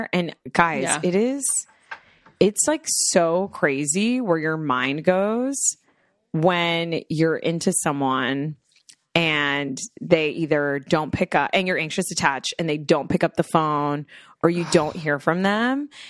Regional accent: Florida, United States; I am not a cold plunge. I'm from Florida.

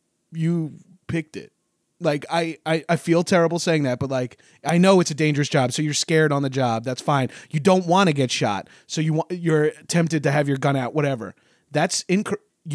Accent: Long Island, New York, United States; I grew up in Long Island, just outside of New York.

